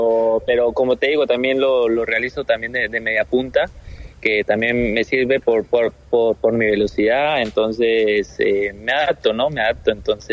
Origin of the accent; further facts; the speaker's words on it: Colombia; Uno como colombiano se siente orgulloso